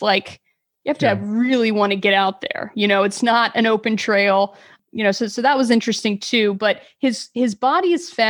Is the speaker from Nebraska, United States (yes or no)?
no; Texas, United States; So I'm from Texas. Everything's super flat here.